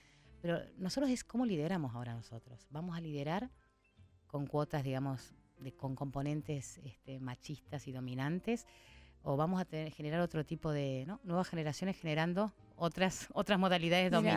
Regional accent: Córdoba, Argentina; accent: Cordoban; now in Buenos Aires, Argentina; Porque vieron que yo tengo tonada cordobesa.

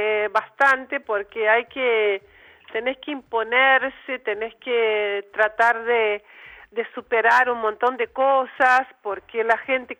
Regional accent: Minas Gerais, Brazil; born there; Spanish is a second language; En Minas.

